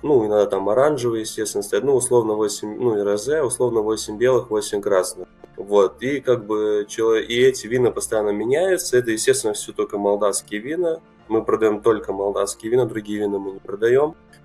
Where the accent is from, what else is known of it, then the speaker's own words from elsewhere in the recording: Chișinău, Moldova; Мне 26 лет, я сомелье из Молдовы, из Кишинева